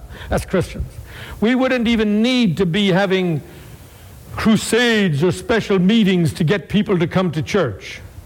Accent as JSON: {"language": "English", "country": "Ireland", "tie": "born or raised there", "said": "Growing up in Ireland with much religion north and south"}